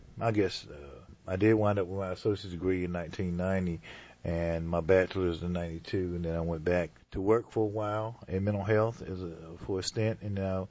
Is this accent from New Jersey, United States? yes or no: no; North Carolina, United States; Well, I'm born and bred in North Carolina.